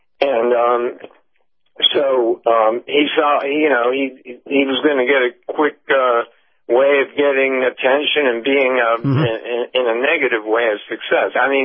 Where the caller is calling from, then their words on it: St. Petersburg, Florida, United States; Larry, I'm calling from St. Petersburg, Captain.